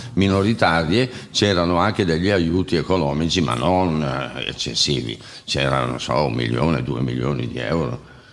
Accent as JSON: {"language": "Italian", "town": "Bergamo", "region": "Lombardy", "country": "Italy", "tie": "born there", "said": "Sono nato a Bergamo, mi piace la polenta, la mangio tre volte alla settimana"}